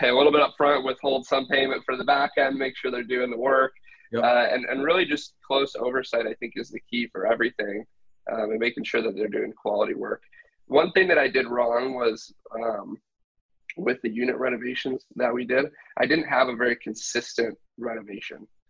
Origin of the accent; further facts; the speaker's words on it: Michigan, United States; now in Austin, United States; That's why I moved from Michigan, where I grew up, to Austin.